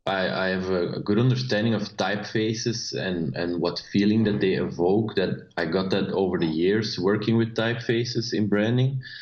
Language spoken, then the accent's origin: English; Belgium; I'm a designer and skateboarder from Belgium.